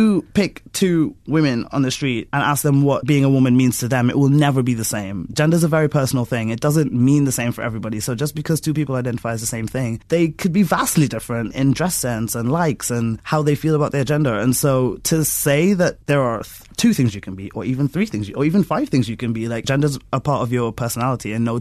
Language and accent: English; Trinidad & Tobago; I grew up in Trinidad, and when I was in church there, most people I knew got baptized at around age 8.